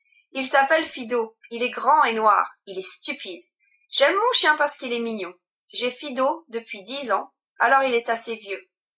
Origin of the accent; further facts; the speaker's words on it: Scotland, United Kingdom; French is a second language; now in England; J'habite en Angleterre, mais je viens d'Écosse. J'habite en Angleterre depuis 7 ans. Mes grands-parents habitent encore en Écosse, et je vais assez souvent les voir.